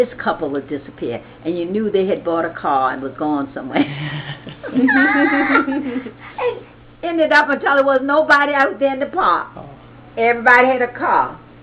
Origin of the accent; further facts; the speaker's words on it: the South, United States; I started, when I first started out, I'm from the South.